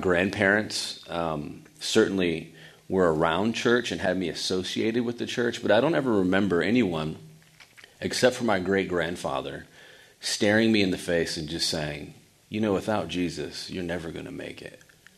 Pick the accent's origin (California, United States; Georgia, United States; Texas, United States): Georgia, United States; Marietta; I grew up in Marietta, Powder Springs area, so West Cobb County, west side of Atlanta.